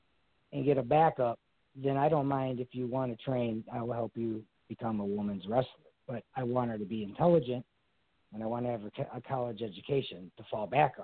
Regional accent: Calumet City, Illinois, United States; I grew up in Calumet City in the 80s and they had a big water tower.

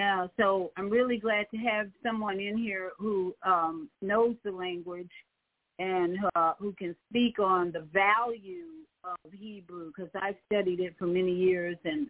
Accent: Chicago, Illinois, United States; So I had lots of memories about Chicago. I grew up in Chicago, and I would say I had a pretty good education.

